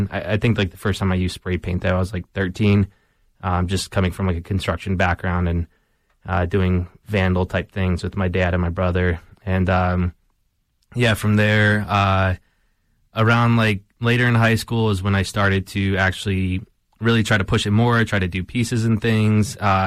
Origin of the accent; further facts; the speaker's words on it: Chicago, Illinois, United States; I'm originally from Southwest Side Chicago. I grew up painting there